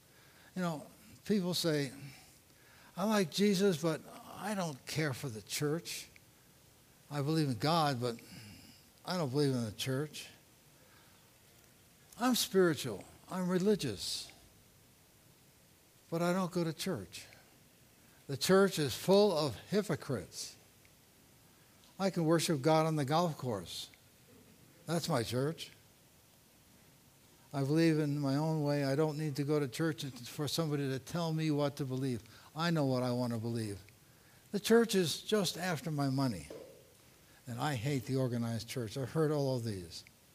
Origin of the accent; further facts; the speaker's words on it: New York City, New York, United States; Here I am. I'm from New York City, and couldn't even remember West Point.